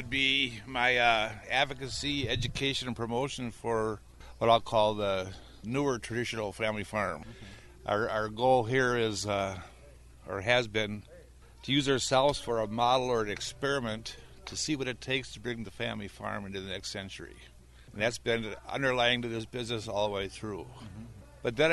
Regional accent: Roseville, Minnesota, United States; also born or lived in Shoreview; Grew up in Roseville and Shoreview, Minnesota, which at that time was more like this. It was more rural.

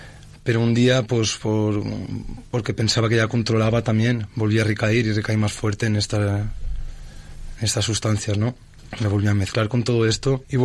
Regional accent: Oliva, Valencian Community, Spain; Vengo de un pueblo de Valencia que se llama Oliva.

